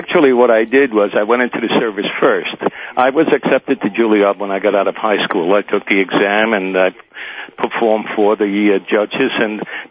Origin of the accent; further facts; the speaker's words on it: Brooklyn, New York, United States; Yes. We all were born in Brooklyn, and we grew up in New York.